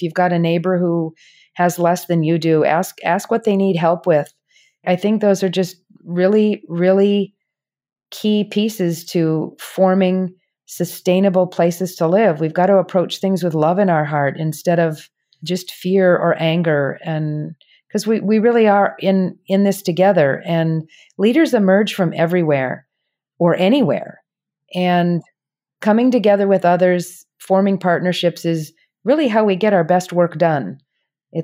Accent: Rochester, United States; I grew up in Rochester before I left for bigger cities, you know, for college and after college the first time. And so I grew up here. I know my community. I know Southeast Rochester

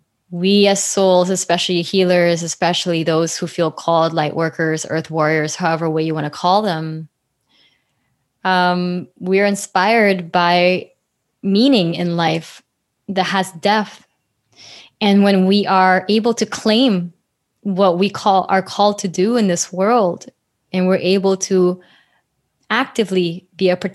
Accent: Philippines; moved away as an adult; now in United States; I grew up in the Philippines, and I moved to the US for college

